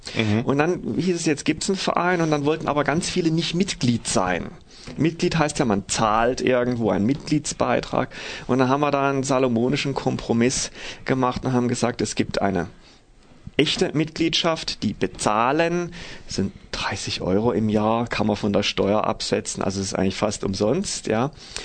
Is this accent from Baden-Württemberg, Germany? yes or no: yes; Offenburg, Baden-Württemberg, Germany; ich komme aus Offenburg